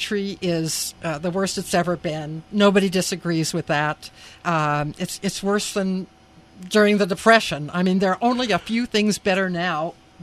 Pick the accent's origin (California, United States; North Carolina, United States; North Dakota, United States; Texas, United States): California, United States; I grew up in California, and when I was a girl in the California public schools, they were the best in the country.